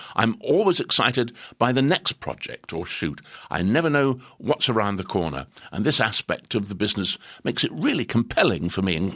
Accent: East of England, United Kingdom; I think growing up in Norfolk has influenced the way I shoot, the sense of open space and dramatic light that's so particular to Norfolk is something that's continued to inspire my work.

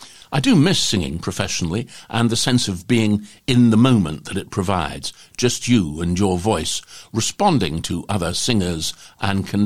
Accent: Wales, United Kingdom; I grew up in South Wales.

